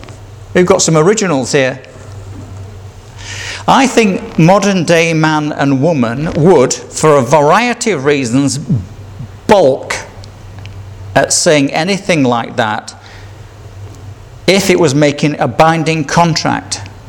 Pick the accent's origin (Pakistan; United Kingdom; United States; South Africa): United Kingdom; Yorkshire and the Humber; being a Yorkshireman, I probably would have remembered that.